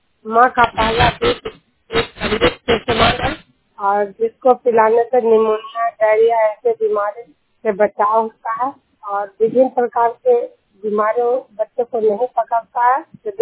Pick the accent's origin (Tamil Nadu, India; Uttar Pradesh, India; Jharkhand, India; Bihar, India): Bihar, India; Duniyar; मैं नालंदा जिला ऐसा प्रखंड दुनियार गांव के निवासी हूँ